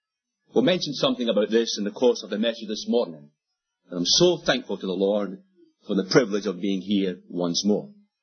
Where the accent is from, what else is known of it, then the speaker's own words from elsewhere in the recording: Scotland, United Kingdom; I'm a Scotsman, and we are emotional by nature.